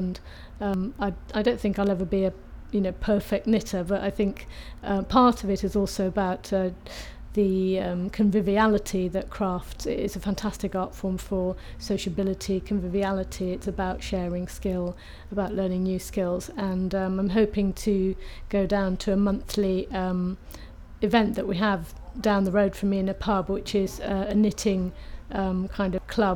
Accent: Birmingham, West Midlands, United Kingdom; My date of birth is the 17th of June 1965 and I'm from Birmingham.

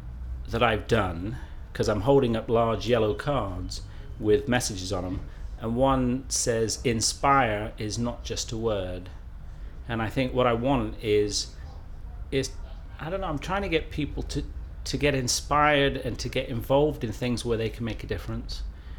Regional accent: Dunstable, East of England, United Kingdom; born there; now in Manchester, United Kingdom; I'm 50 years old, and I was born in Dunstable, but I live in Manchester now.

